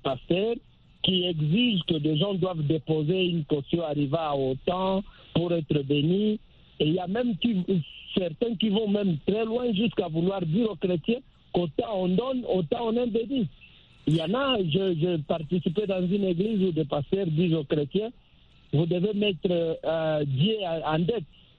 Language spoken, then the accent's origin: French; DR Congo; chez nous, en République démocratique du Congo